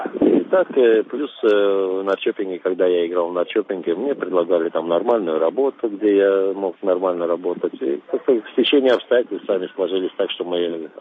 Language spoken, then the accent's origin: Russian; Baku, Azerbaijan; Вырос в Баку. Баку моя родина. Мой отец родился в Баку. Короче говоря, это, как говорится, родина моя.